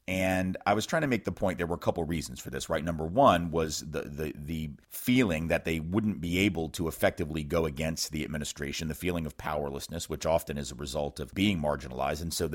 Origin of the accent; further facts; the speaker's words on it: Nashville, Tennessee, United States; growing up in Nashville, Tennessee, my parents had always been very clear.